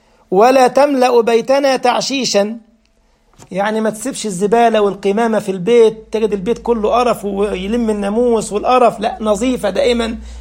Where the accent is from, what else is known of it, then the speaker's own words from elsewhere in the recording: Egypt; اللي بيسموه عندنا في مصر مدملكة